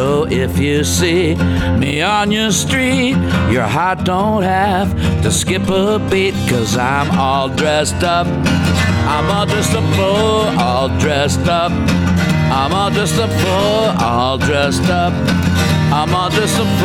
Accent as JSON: {"language": "English", "town": "Columbus", "region": "Ohio", "country": "United States", "tie": "born or raised there", "said": "hometown of Columbus, Ohio. It's definitely a music highway. And then, of course, it goes up through my hometown."}